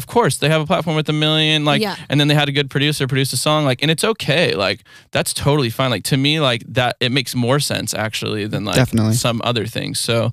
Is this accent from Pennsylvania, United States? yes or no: no; California, United States; I grew up, like we said, I grew up in Orange County